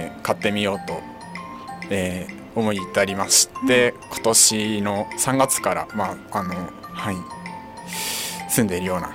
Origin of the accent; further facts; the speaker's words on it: Morioka, Iwate, Japan; 出身は岩手県の盛岡市になります。